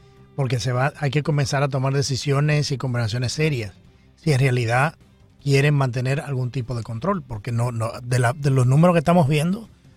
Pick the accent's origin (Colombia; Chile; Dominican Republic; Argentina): Dominican Republic; Yo soy dominicano y encontré dominicano en Alaska. O sea, en Anchorage.